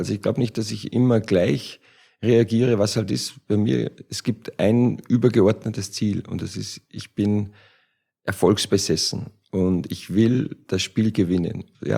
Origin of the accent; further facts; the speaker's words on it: Austria; now in Frankfurt, Germany; Ich als Ösi in Frankfurt